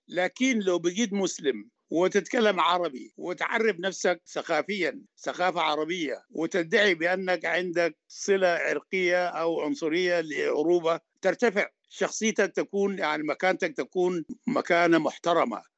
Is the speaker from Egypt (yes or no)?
no; Sudan; يخونا نحن كسودانيين غنيين يخونا بالتنوع بتاعنا، فننصهر نعرف بعض ونفهم بعض، نخلق السودان اللي بيجمعنا كلنا.